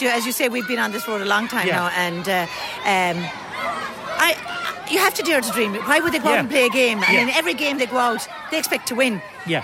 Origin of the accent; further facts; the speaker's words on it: Munster, Ireland; people say, as you, we're obviously from Kerry, but I mean, most people gather for weddings and funerals.